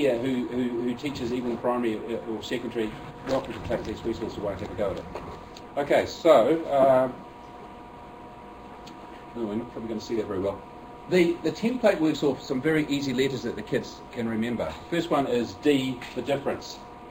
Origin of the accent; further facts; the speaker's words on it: New Zealand; I'm not from here, I'm actually from New Zealand